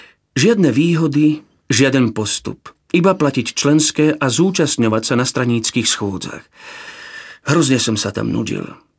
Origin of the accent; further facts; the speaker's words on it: Humenné, Prešov Region, Slovakia; born there; Narodil som sa roku 1964 v Humennom. Vďaka rodičom som získal kresťanskú výchovu i všetky sviatosti.